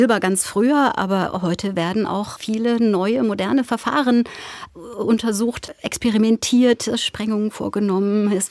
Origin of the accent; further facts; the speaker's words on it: Weinheim, Baden-Württemberg, Germany; also born or lived in Haselünne; Haselünne in Norddeutschland, aufgewachsen in der Nähe von Heidelberg in Weinheim.